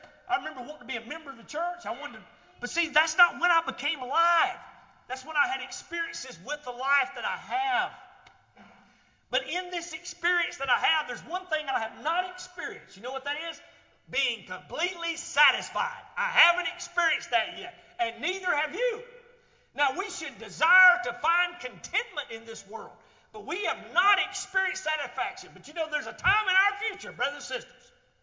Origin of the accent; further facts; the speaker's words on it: Demarest, United States; born there; they tell me I was born there in Demarest on May the 16th, 1969.